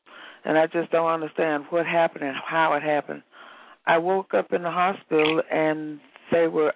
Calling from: Dallas, Texas, United States; I'm calling from Dallas, Texas.

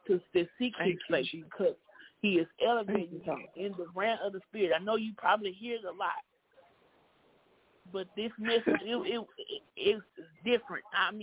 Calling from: Mobile, Alabama, United States; I'm calling in from Mobile, Alabama.

